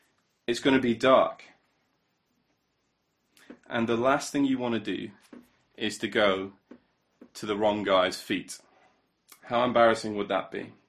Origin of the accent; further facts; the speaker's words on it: Newcastle upon Tyne, North East England, United Kingdom; As most of you know, I grew up in Newcastle.